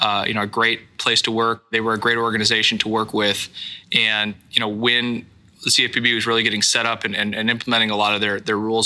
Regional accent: Downers Grove, Illinois, United States; Downers Grove, Illinois, which is a suburb of Chicago.

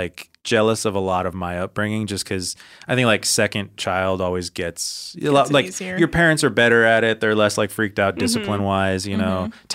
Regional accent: United States; So me growing up in America

